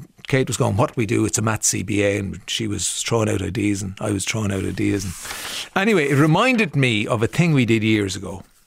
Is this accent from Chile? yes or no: no; Cork, Munster, Ireland; And I'm from Cork.